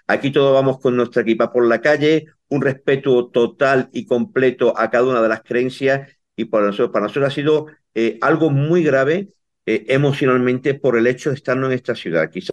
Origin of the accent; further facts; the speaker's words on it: Melilla, Spain; judíos, y en esto voy a ser muy tajante, somos españoles merinenses de origen judío